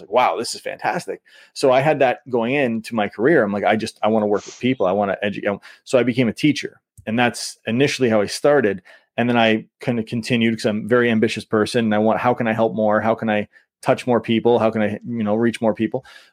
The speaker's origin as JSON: {"language": "English", "region": "Ontario", "country": "Canada", "tie": "born or raised there", "also_born_or_lived": "Western New York, United States", "said": "where I grew up in Southern Ontario and then partially in Western New York"}